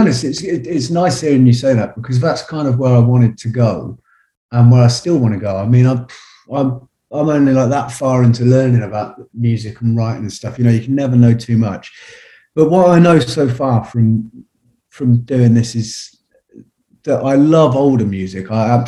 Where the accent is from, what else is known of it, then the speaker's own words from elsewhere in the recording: Didcot, South East England, United Kingdom; I've lived there my whole life. I was born in Oxford, but I've lived in Didcot my whole life.